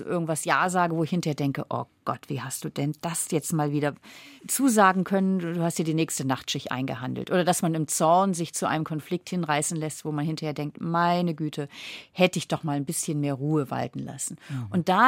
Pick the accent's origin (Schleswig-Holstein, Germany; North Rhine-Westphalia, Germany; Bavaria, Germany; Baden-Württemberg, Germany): Schleswig-Holstein, Germany; Flensburg; Aber ich komme ja vom Meer, ich komme von Flensburg. Das heißt, ich bin an der Ostsee aufgewachsen.